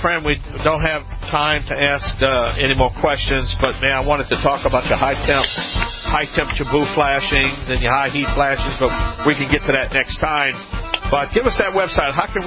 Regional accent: Louisiana, United States

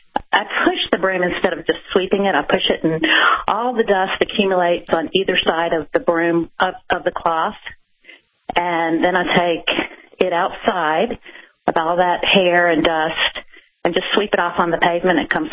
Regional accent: Greensboro, North Carolina, United States; We're from Greensboro, North Carolina.

